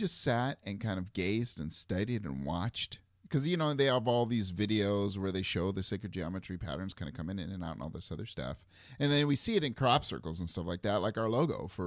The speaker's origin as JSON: {"language": "English", "town": "Tacoma", "region": "Washington", "country": "United States", "tie": "born or raised there", "said": "In my hometown here in Tacoma, uh-huh. Washington"}